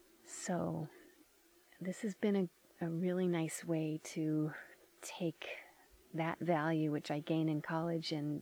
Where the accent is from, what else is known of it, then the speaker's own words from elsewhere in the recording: Connecticut, United States; now in Nevada County, United States; I grew up in Connecticut, but I've lived for the past 20 years here in Nevada County.